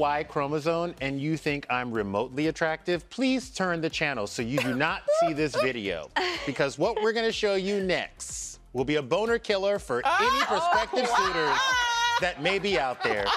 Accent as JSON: {"language": "English", "region": "the South", "country": "United States", "tie": "born or raised there", "said": "growing up in the South, you know, the one of the rules was if the streetlights come on and you don't make it home, you're getting your ass kicked."}